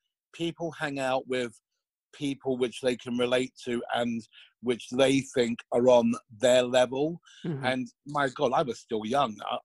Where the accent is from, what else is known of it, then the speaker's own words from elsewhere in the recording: United States; You know, in America, I made all my mistakes in America and I grew up in America.